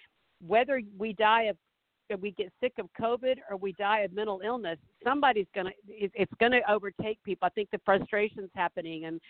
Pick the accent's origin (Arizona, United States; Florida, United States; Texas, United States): Florida, United States; Jacksonville; I mean, Florida still, I mean, there's a few places I know in my hometown in Jacksonville that still they're still there.